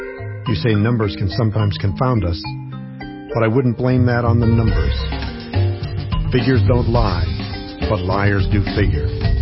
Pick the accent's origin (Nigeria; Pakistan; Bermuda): Nigeria; moved away as an adult; now in United States; I come from Nigeria originally. I came to California to go to college.